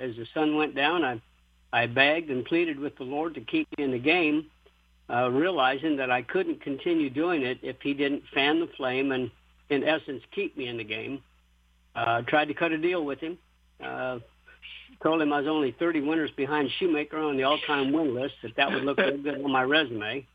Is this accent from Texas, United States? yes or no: no; Colorado, United States; Well, I was raised in the mountains of Colorado. The nearest racetrack was in Denver, and we never went